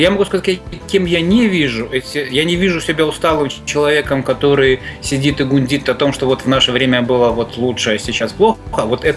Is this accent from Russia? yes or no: no; Grodno, Grodno Region, Belarus; Мой родной город Гродно, где я родился.